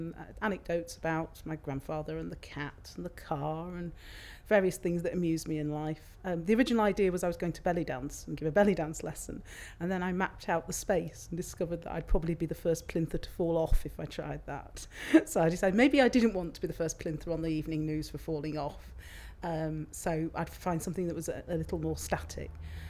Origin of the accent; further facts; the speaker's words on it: Northwich, North West England, United Kingdom; I'm 46 and I'm from Northwich in Cheshire.